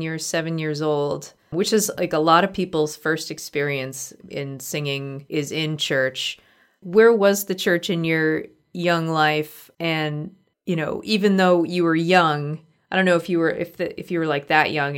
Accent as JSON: {"language": "English", "region": "Massachusetts", "country": "United States", "said": "and I'm from Massachusetts, which is like you could fit like 500 Massachusettses into Minnesota"}